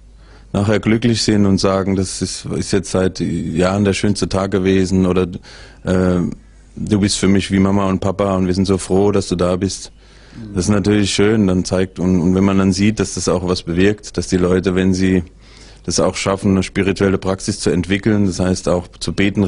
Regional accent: Odenwald, Germany; Ja, ich bin in einem Dorf aufgewachsen im Odenwald

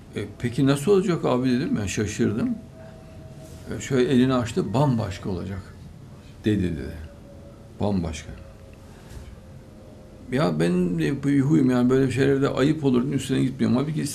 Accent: Ankara, Turkey; Memleketin nere dedi? Ankara dedim.

